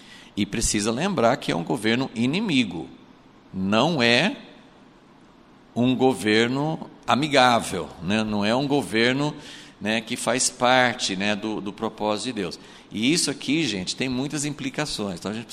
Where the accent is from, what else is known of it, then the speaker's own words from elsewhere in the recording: United States; Portuguese is a second language; now in Brazil; eu vim dos Estados Unidos e eu estou num processo, né, de mais de 50 anos de ser assimilado pela cultura brasileira. Hoje eu sou muito mais fluente em português do que em inglês, né?